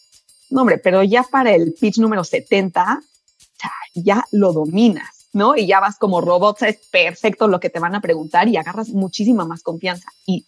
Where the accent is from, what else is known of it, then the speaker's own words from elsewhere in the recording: Mexico; soy ingeniera química mexicana.